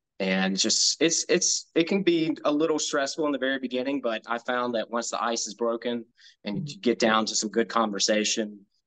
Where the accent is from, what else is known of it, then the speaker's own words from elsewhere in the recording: Pinehurst, North Carolina, United States; I was raised in Pinehurst, North Carolina, so not too far from the Charlotte area, a couple of hours.